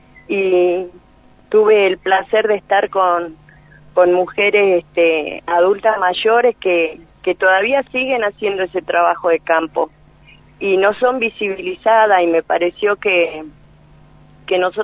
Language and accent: Spanish; Salta, Argentina; yo vengo de una familia tradicional gaucha. Yo soy salteña.